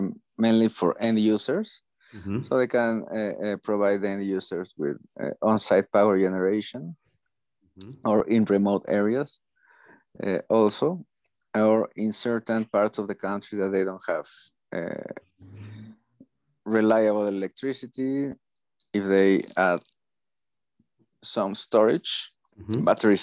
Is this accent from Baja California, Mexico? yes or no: no; Veracruz, Mexico; born there; English is a second language; And that they do something in Mexico is also it's my country. I was born in Veracruz.